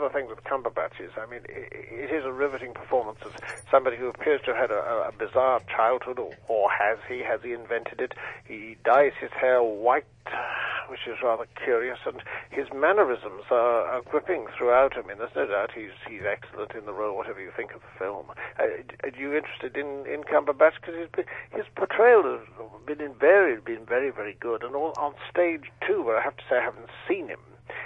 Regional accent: Cape Town, Western Cape, South Africa; born there; Yes, I was born in Cape Town

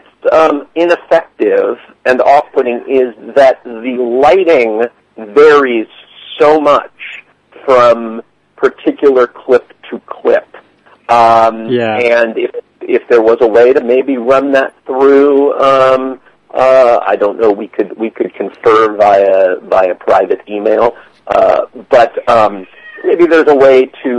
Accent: United States; I may have mentioned that I'm an American

